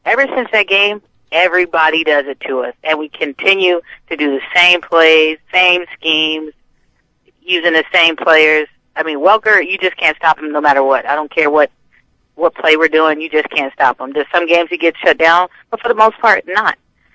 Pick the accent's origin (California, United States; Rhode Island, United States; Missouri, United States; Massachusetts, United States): Rhode Island, United States; Providence; now in Las Vegas, United States; Well, I'm in Vegas. It's not that bad. It's not New England cold. Like, you know, I'm from Providence, Rhode Island.